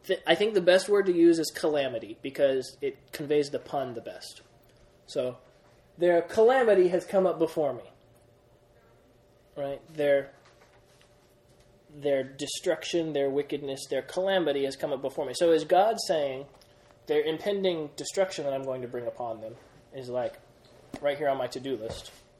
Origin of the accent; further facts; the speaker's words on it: Greece; accent: Greek; Yeah, my Greek accent got mixed up with my Hebrew accent.